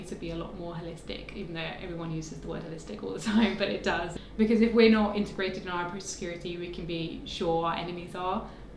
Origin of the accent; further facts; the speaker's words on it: United Kingdom; People are just polite, and we're British and we like to be polite.